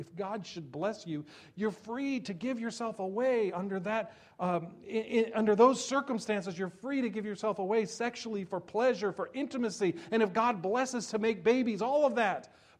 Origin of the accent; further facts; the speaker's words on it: New Jersey, United States; my culture that I grew up in New Jersey